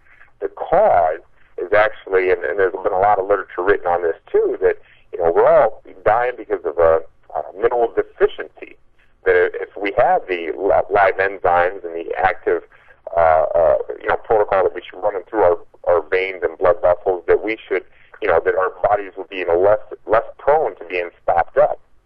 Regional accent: Iowa, United States; now I'm from Iowa too.

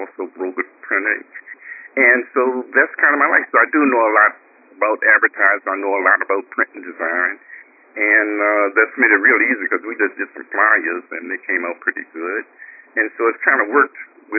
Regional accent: Richmond, Virginia, United States; Basically, I'm from Richmond, Virginia, and I went to New York.

